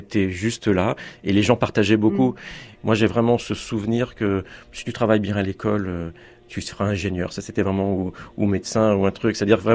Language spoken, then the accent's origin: French; Choisy-le-Roi, Île-de-France, France; also born or lived in Sucy-en-Brie; J'ai grandi à Choisy-le-Roi jusque vers 12-13 ans. Et ensuite, mes parents ont déménagé du côté de Sucy-en-Brie. Donc, c'est le bout du RER A.